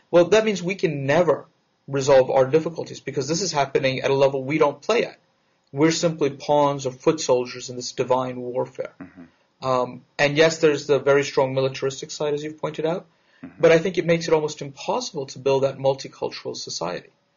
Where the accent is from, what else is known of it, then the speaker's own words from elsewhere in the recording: Queens, New York, United States; I grew up in Queens, New York, surrounded by a very large and diverse Jewish community, European Jewry, Middle Eastern Jewry, Persian